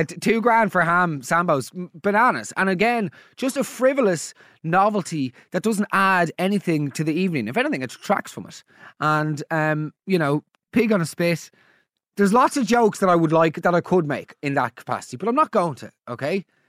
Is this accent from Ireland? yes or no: yes; Dublin, Leinster, Ireland; And let's be honest, like, I grew up in South Dublin.